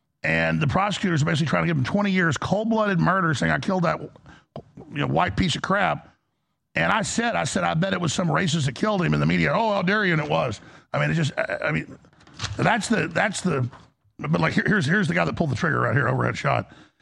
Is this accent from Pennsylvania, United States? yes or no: no; Dallas, Texas, United States; Because, listen, I grew up in Dallas.